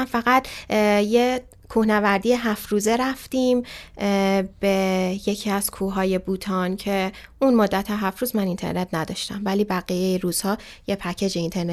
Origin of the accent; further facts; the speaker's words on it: Iran; خیلی خیلی جالب بود برای راهنما و رانندمون که اصلا من ایرانیم